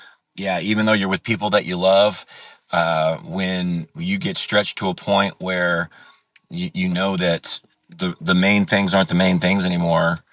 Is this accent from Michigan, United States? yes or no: no; Missouri, United States; I'm from Missouri, like, yeah, us Midwestern, when we're talking to someone in Texas, we'll get a little bit more drawly and say y'all a little bit more